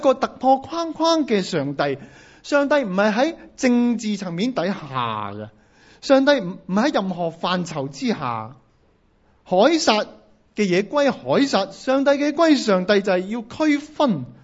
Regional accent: Hong Kong; 以往我们香港人在权力面前，我们会力争空间，摆事实讲道理

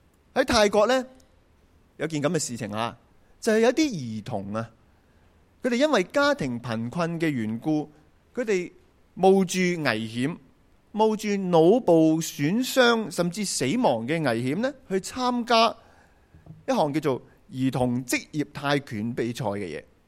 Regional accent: Hong Kong; 他们不够我们香港人的文明。

